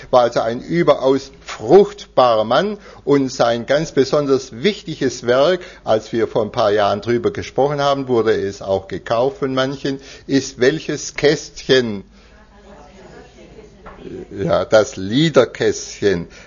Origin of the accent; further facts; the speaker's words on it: Bürg, Baden-Württemberg, Germany; born there; Mein Geburtsort ist ja ein ganz kleines Dörfle, fast hätte ich gesagt Nest, ein kleines Dorf, Bürg genannt, bei Winnenden.